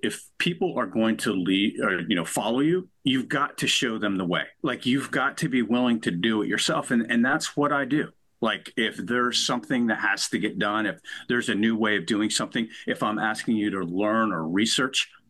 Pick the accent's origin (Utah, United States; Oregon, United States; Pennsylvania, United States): Pennsylvania, United States; Honesdale; I grew up in a rural little town called Honesdale, north of Scranton. I am one of four. I am second in the pecking order with two sisters and a brother.